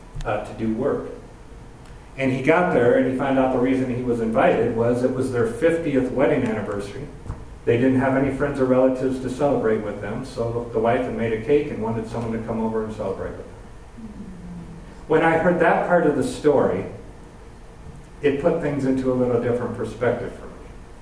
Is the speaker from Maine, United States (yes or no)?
no; Prophetstown, Illinois, United States; he had gotten us a job with an elderly couple in the town I grew up in Prophetstown.